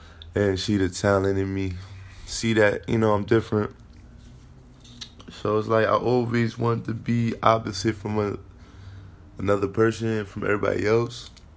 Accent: Brooklyn, New York, United States; So I'm from Brooklyn. And everybody know, if you heard of Brooklyn, it's a lot going on in our city.

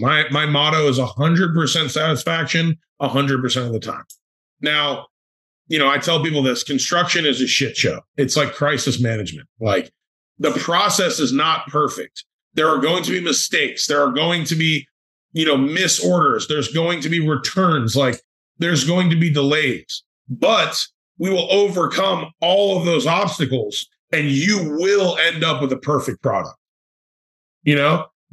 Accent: New York, United States; Well, I'm Italian and I'm from New York, so there's a few.

